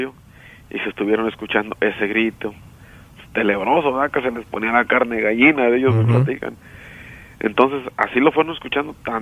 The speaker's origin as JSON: {"language": "Spanish", "town": "Los Campos", "country": "Mexico", "tie": "born or raised there", "said": "Mira, ahí mi pueblo se llama Los Campos."}